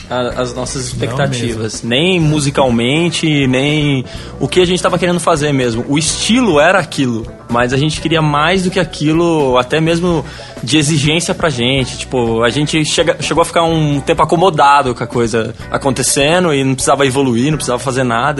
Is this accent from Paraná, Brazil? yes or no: no; Minas Gerais, Brazil; E vim lá de Minas, porque é uma banda paulistana. Eu sou o tempero da comida mineira, né?